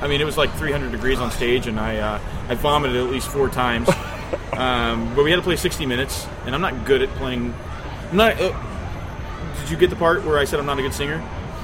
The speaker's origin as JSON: {"language": "English", "town": "Heron", "region": "Illinois", "country": "United States", "tie": "born or raised there", "said": "I'm from Heron, Illinois. Raised there, and I worked at the big Clear Channel rock station."}